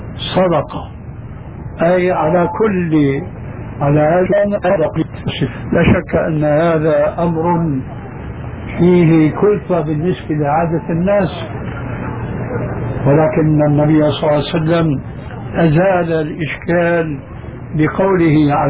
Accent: Syria; يقولون: عندنا في سوريا كالحرزون في حيوان في البرية

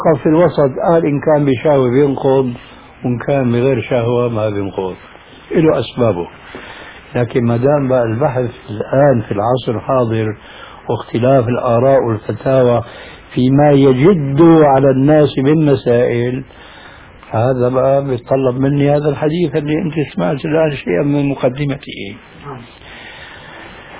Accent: Syria; أنا نشأت حنفي المذهب في سوريا من أب حنفي وعالم جليل كمتبع للمذهب

